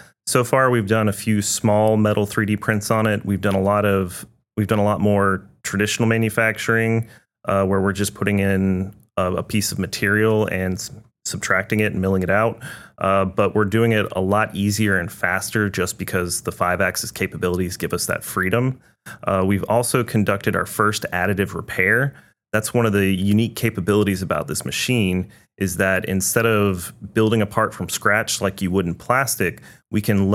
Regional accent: Atlanta, Georgia, United States; I am from Atlanta.

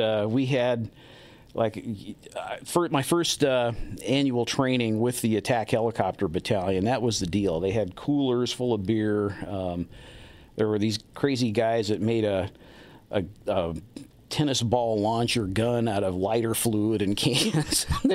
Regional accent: Federal Way, Washington, United States; also born or lived in Tacoma; I was born in Tacoma General Hospital and grew up in Federal Way and went through the whole public school system there

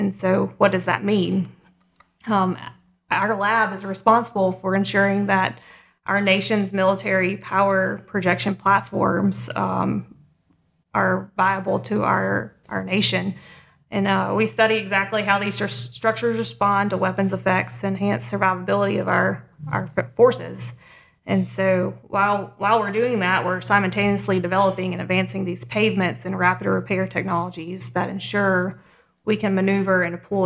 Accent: Vicksburg, Mississippi, United States; unlike Justin, I grew up in Vicksburg.

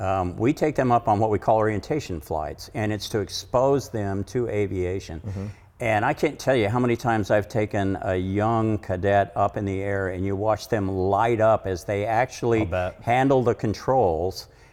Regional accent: Ada, Oklahoma, United States; moved away as an adult; I grew up in Ada, went to OU, a long story that I won't share.

